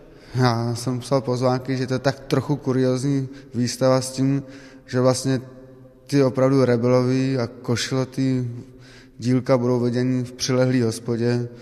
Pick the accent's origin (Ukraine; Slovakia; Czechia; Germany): Germany; Berlin; protože jsem z Berlína a lidé na mě tlačili